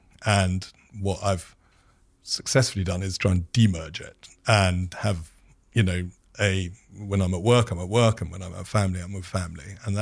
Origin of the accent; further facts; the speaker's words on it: United Kingdom; there was this thing about being a Brit and going to New York and trying to take the thing which I loved in London and see if it worked in New York.